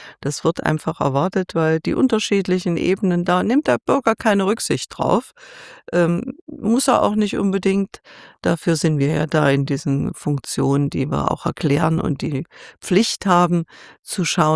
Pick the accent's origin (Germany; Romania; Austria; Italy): Germany; eastern Germany; Ich komme aus dem Osten Deutschlands, da ist Ukraine nicht ganz so weit entfernt.